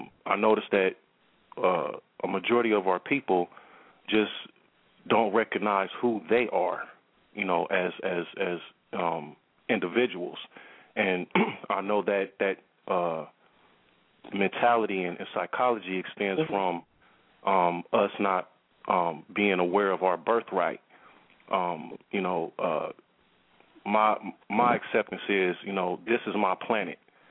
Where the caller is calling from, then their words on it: Los Angeles, California, United States; Yeah, I'm calling from the Los Angeles area.